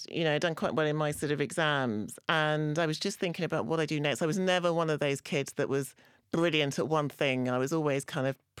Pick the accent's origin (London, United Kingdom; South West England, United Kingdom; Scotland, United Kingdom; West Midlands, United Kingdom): London, United Kingdom; when I grew up in East London, it was pretty multicultural, mm-hmm. and was becoming increasingly multicultural.